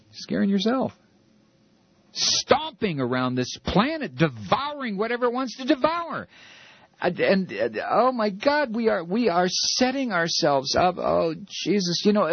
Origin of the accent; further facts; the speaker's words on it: United States; I don't consider myself an innocent American. I'm American.